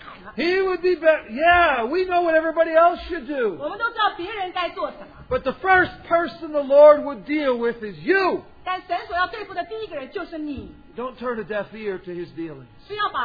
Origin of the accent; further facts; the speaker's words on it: New York City, New York, United States; You know, I come from New York City.